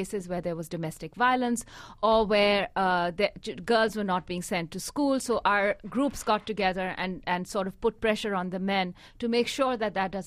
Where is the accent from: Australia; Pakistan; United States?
Pakistan; I am from Pakistan, very much so.